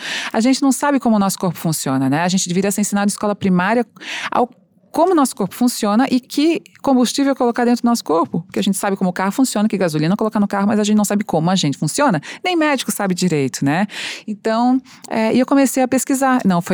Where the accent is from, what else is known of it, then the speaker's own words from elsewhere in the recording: Joinville, Santa Catarina, Brazil; born there; eu nasci em Joinville, e minha família tá lá em Joinville.